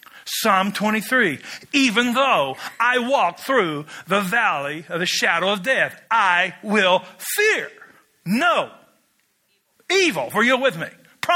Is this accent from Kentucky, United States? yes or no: yes; Kentucky, United States; Pull up to a guy, and I'm from Kentucky, where smoking is a spiritual gift.